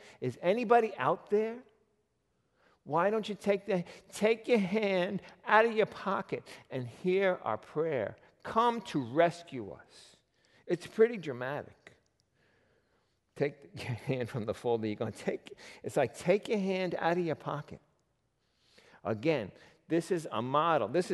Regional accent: Queens, New York, United States; Look, I'm from Queens.

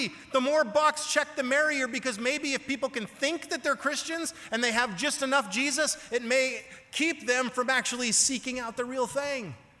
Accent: Canada; Pastor Dave Epstein, who I have known since I was 16 years old, he was pastoring my church that I grew up in Canada.

